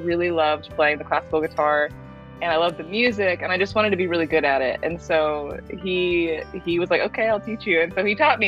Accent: Houston, Texas, United States; born there; I was born in Houston, but I only lived there for like 2 months.

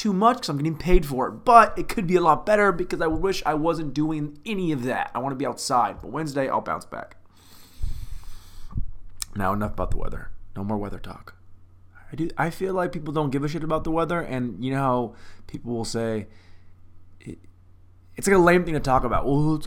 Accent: Washington, United States; I'm from Washington State. Rains all the time.

